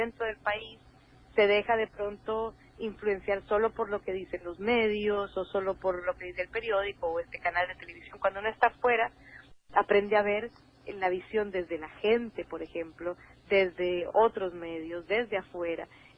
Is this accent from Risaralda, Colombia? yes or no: no; Cali, Valle del Cauca, Colombia; creciendo en un país como Colombia y en los 80s, donde estaba todo el narcotráfico, las bombas, yo crecí en Cali